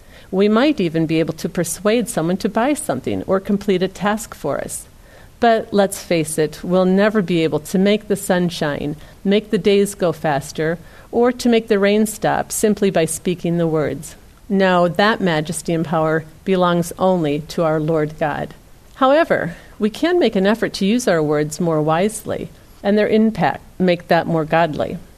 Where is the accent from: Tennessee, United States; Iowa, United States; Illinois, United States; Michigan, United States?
Iowa, United States; I remember and can still recall the voice of my father when I was a little girl growing up in Iowa with my mom and two sisters.